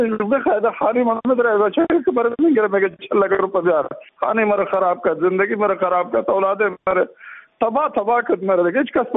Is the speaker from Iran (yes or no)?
no; Jalalabad, Nangarhar, Afghanistan; یک تن از جلال آباد استم، از ولسوالی سفرود صاحب از طریق غوچک